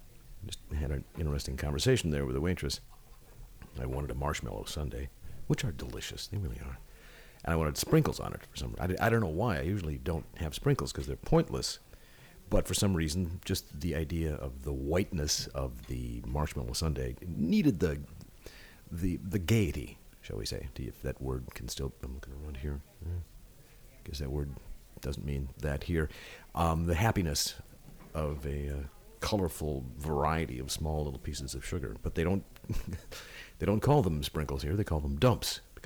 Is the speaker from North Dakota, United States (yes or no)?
yes; Fargo, North Dakota, United States; when you're growing up in Fargo, the tallest building you could possibly imagine was the Fauché Tower.